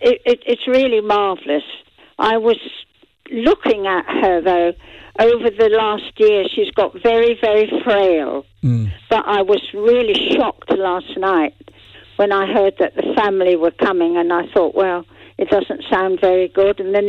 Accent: England, United Kingdom; I'm English. I was born in England.

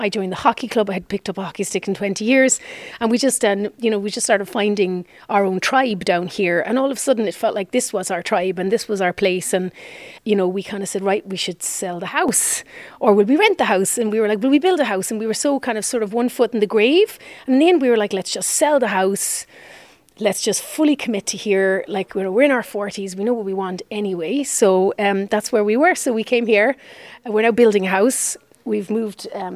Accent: Cork, Munster, Ireland; also born or lived in Dublin; Now, my wife is from Kerry, I'm from Cork, but Dublin was where it was at for us for a very long time.

